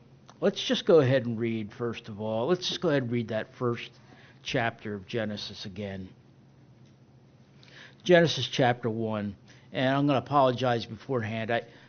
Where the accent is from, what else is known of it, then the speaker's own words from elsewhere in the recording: Northeast, United States; Some ways a typical South Texas winter day. Much better than the winter days I was accustomed to growing up in the Northeast.